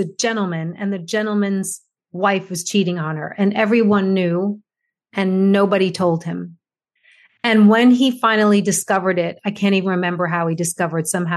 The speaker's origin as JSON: {"language": "English", "country": "United States", "said": "although I'm American, I'm going to try not to judge."}